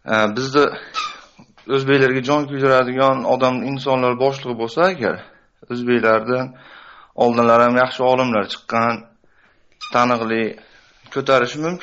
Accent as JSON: {"language": "Uzbek", "region": "Osh Region", "country": "Kyrgyzstan", "said": "Men Qirg'izistondan, O'sh oblastining Oqot rayonidan"}